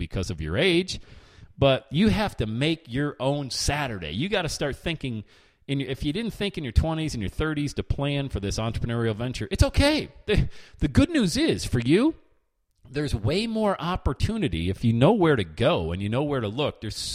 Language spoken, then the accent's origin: English; Bradford, Pennsylvania, United States; I grew up in Bradford, Pennsylvania, population 8,000 people.